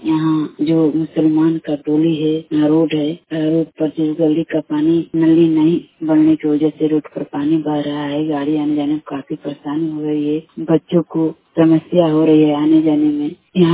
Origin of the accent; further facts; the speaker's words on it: Bilang, Bihar, India; ग्राम belong जिला के भगवान का निवासी हूँ।